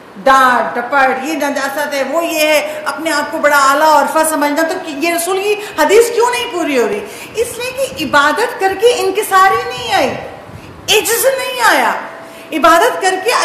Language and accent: Urdu; Karachi, Sindh, Pakistan; born there; آپ شہر کراچی کی بات کروں, یہیں پیدا ہوئی ہوں, مروں گی بھی یہیں